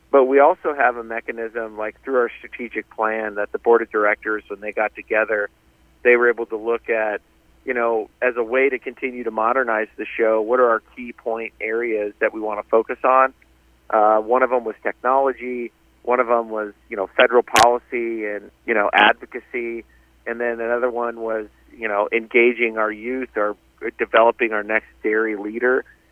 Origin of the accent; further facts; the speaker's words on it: Nebraska, United States; I spoke to a lot of producers in Nebraska, being that I'm from Nebraska.